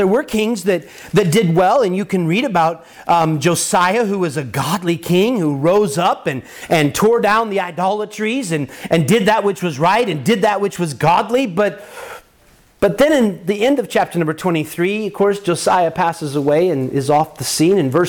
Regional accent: United States; Now, I'm an American, all right? I think you figured that out.

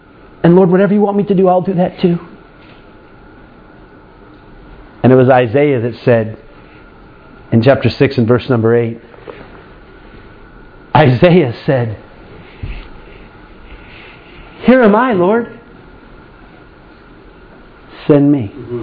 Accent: United States; I'm an American. And my country's a mess not because of the politicians.

